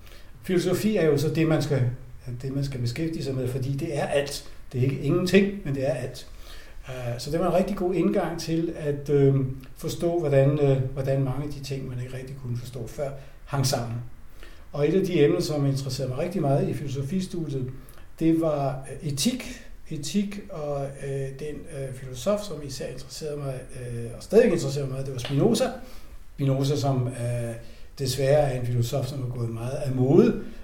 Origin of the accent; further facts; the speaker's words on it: Copenhagen, Capital Region of Denmark, Denmark; now in Paris, France; Fra Danmark. Fra København. Fra København og Frederiksberg, hvis vi skal være helt præcise.